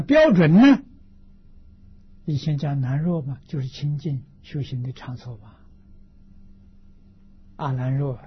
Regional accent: China; 一般的距离啊，是我们中国人讲的三里，三里路。

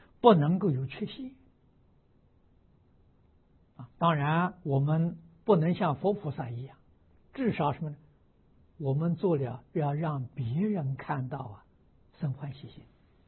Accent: China; 我们中国人常常讲的圆满啊，大圆满啊

